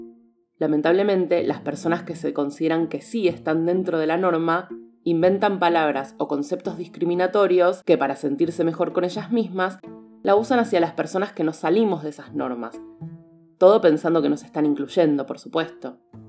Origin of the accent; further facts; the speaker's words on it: Argentina; soy una mujer cis, estoy en el espectro asexual, soy productora de podcast, soy argentina, soy rata en el horóscopo chino